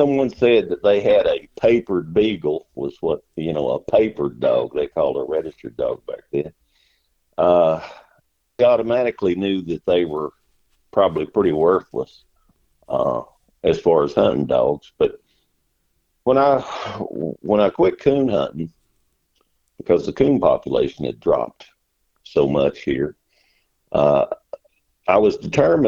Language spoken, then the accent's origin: English; Kentucky, United States; I'm from Eastern Kentucky, the Appalachians, and my family has been in Appalachia for between 6 and 7 generations. So I'm a born and bred mountaineer, I guess